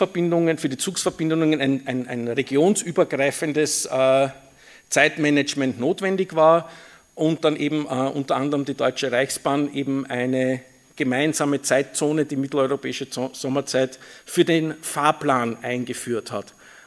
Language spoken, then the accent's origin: German; Vienna, Austria; accent: Viennese; Ich spreche Wienerisch, falls es unverständlich sein sollte, bitte irgendwie bemerkbar machen.